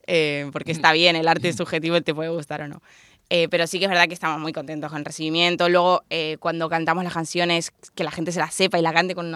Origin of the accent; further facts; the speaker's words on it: Argentina; now in Alicante, Spain; Como yo soy argentina, mucha gente dice que al final, al llevar mucho tiempo en un sitio, no se siente ni de aquí ni de allá, ¿no? Yo digo que yo me siento de aquí y de allá. Soy argentina 100%, pero también soy alicantina 100%.